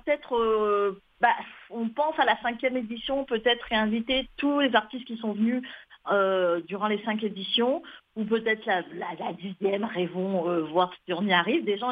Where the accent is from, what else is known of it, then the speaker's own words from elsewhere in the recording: France; now in Montreal, Canada; c'est pour ça que j'ai choisi, moi, en tant que française, de venir à Montréal